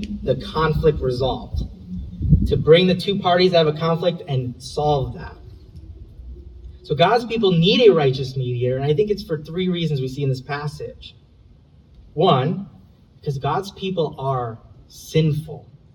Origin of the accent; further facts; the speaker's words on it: Indiana, United States; I'm not from the state of Illinois. I'm from Indiana, born and raised there.